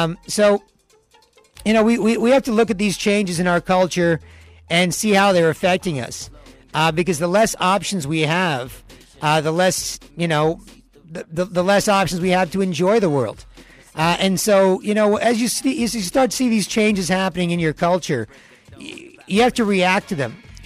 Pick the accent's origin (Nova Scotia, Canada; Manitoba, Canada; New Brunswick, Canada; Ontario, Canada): Ontario, Canada; Scarborough; I know growing up in Scarborough, holler at … hold your head up, everybody. I know in Scarborough, I love the fact that there was a bunch of really neat small businesses there.